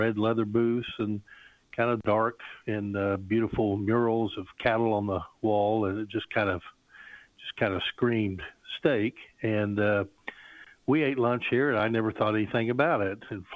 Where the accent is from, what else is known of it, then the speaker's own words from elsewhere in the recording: Tulsa, Oklahoma, United States; Well, I grew up in Tulsa and fell in love with the restaurant business when I was a young teen.